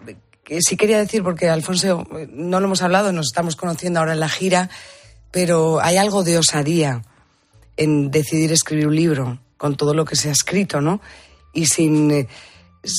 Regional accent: Galicia, Spain; also born or lived in Madrid; Yo soy madrileña, pero yo creo que la infancia es abrigo y la infancia es Galicia, con lo cual Galicia me abriga.

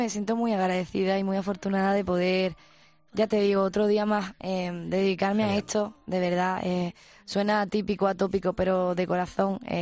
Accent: Punta Umbría, Andalusia, Spain; Pueblo costero de marineros, en Huelva

